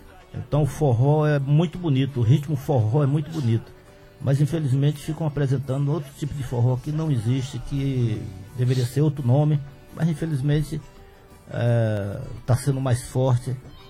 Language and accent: Portuguese; Rio de Janeiro, Brazil; eu nasci e me criei no Rio de Janeiro.